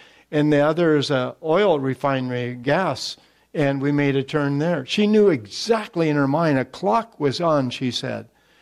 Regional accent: United States; And then I realized, first of all, I'm an American.

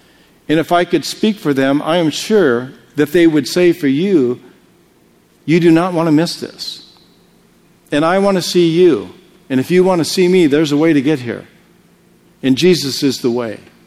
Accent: United States; I said, Christian? You got to be kidding me. I'm an American.

